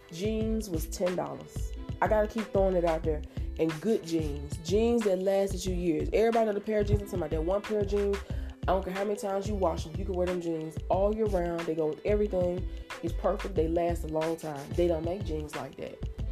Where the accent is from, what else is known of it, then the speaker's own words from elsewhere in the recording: United States; I'm an American that grew up in America, okay?